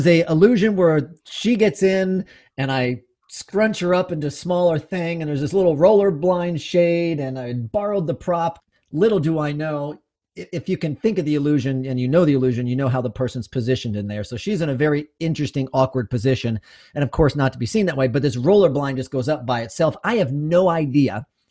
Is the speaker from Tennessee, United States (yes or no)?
no; Lancaster, Pennsylvania, United States; born there; I was born in Lancaster, Pennsylvania, and my mom was a part of like the women's JCs or whatever, one of those social groups.